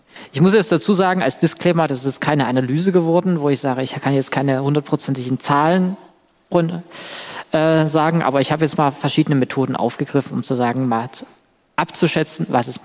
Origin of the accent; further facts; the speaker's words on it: Saxony, Germany; Ich komme aus Sachsen, ich wohne in Sachsen und ich weiß, es gibt da Open Data.